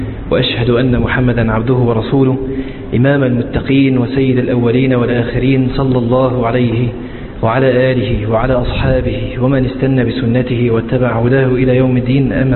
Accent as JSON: {"language": "Arabic", "town": "Alexandria", "region": "Alexandria Governorate", "country": "Egypt", "said": "يعني يمكن الأمر عندنا في اسكندرية مش قومية، يعني إنما الأمر في اسكندرية أهوى"}